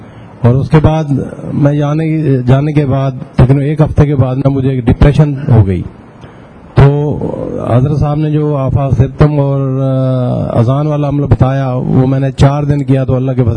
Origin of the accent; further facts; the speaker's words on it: Sahiwal, Punjab, Pakistan; میرا تعلق سائیوال سے ہے جی. ہاں جی … اور میرا تعلق سائیوال سے ہے جی.